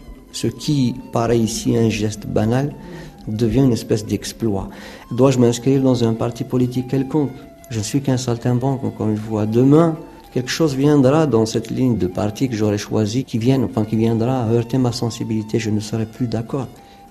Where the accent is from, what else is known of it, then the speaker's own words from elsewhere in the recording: Algeria; Je suis algérien. Je n'y peux rien. J'appartiens à un pays qui est en guerre.